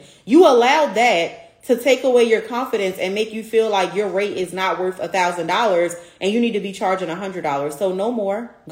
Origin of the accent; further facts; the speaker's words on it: Baltimore, Maryland, United States; It is going down in my hometown, Baltimore, Maryland, December 7th through the 8th of this year.